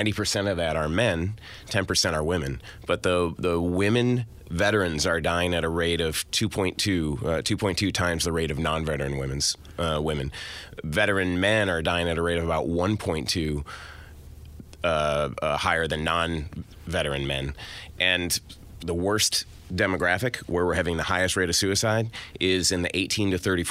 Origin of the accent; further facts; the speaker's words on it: Chicago, Illinois, United States; I grew up in Chicago, went to school in North Carolina, was in a Navy ROTC